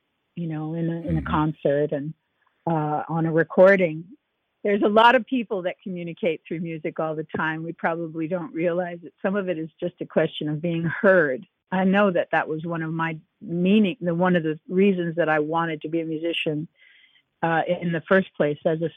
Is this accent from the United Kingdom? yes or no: no; United States; accent: American; a man overheard me speaking with somebody in my American accent